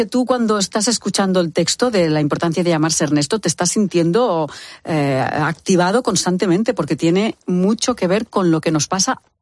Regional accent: Barcelona, Catalonia, Spain; yo nací en el paralelo, en el Poble Sec, donde … muy cerquita, por el mismo barrio.

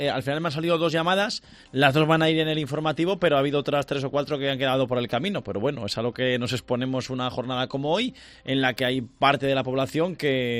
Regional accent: Zamora, Castile and León, Spain; cómo somos los zamoranos a la hora de consumir libros

